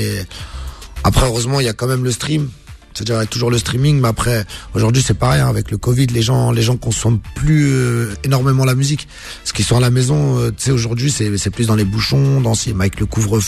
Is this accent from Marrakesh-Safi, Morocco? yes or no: no; Casablanca, Casablanca-Settat, Morocco; tous les deux, on est originaire de Casa, et c'était ce truc qui nous reliait tous les deux